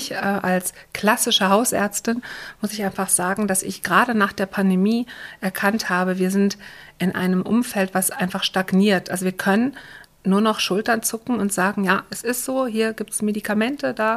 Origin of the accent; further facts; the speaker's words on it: Germany; also born or lived in Switzerland; Und ich bin in der Schweiz geboren und bin quer durch Deutschland gezogen mit meinen Eltern.